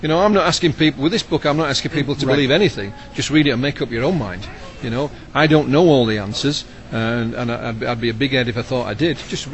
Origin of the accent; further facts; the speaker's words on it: England, United Kingdom; I come from England. It's a little country. Everybody's all crammed together.